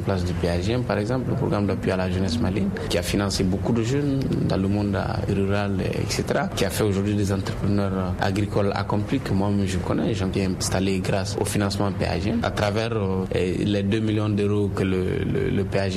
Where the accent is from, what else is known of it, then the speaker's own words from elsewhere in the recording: Cameroon; je viens du Cameroun.